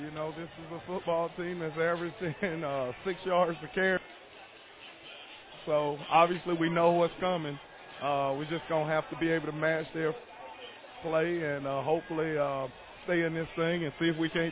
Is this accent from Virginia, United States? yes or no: no; Georgia, United States; I grew up in Southwest Georgia, played back at Mitchell Baker back in the 80s